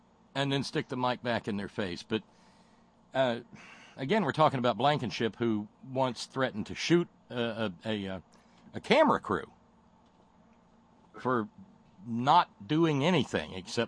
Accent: the South, United States; It's something I grew up in the South with in the South.

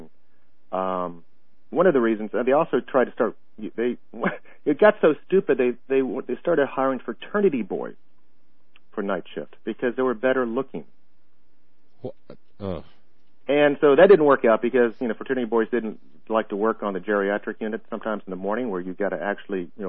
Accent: Tallahassee, Florida, United States; I used to work, I was from Tallahassee, and I used to work for the Tallahassee Memorial Regional Hospital as a counselor

